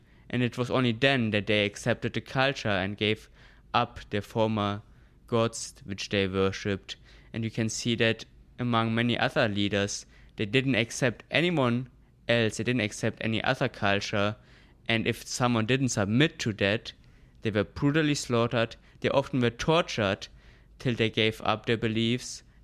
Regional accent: Germany; Yes, just growing up in Germany, you do have cultural events quite routinely.

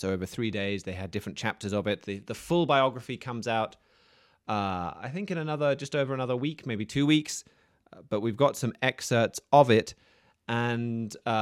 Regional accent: United Kingdom; we don't just pay attention to this because I'm British

